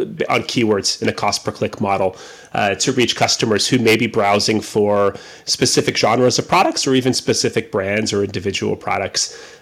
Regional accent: Canada; And I am Canadian.

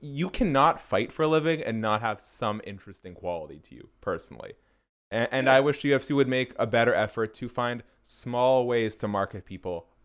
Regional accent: Canada; born there; I'm Canadian born but of Iranian heritage, so my ability to get in and out of the U.S. on a frequent basis is complicated enough as it is.

